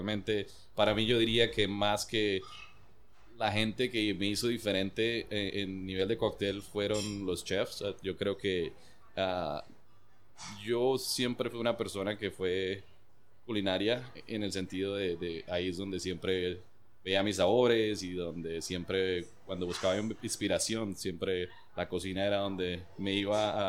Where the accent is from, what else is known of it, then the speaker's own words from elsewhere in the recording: Colombia; yo soy de Colombia y cada vez que voy a Cartagena veo la cultura de cóctel creciendo impresionantemente.